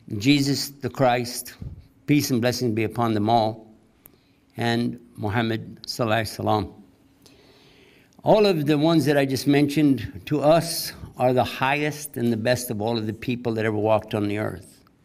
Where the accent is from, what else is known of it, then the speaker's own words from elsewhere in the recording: Texas, United States; Like, for instance, I'm from Texas, right? We say, Lord willing, and creeks don't rise.